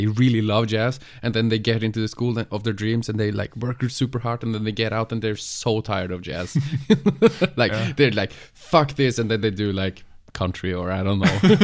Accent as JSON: {"language": "English", "country": "Norway", "said": "I'm from Norway. I'm from a really small place in Norway where nothing really happened."}